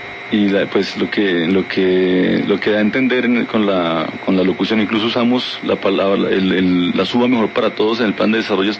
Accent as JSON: {"language": "Spanish", "country": "Colombia", "said": "como cualquier colombiano sensato."}